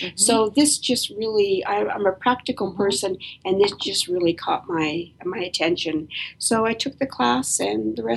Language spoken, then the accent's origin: English; Canada; moved away; also born or lived in Australia; I was raised in Canada. Well, mostly in Canada.